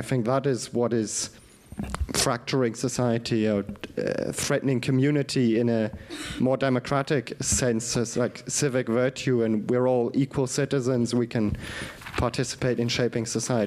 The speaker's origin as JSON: {"language": "English", "country": "Germany", "said": "So I'm from Germany"}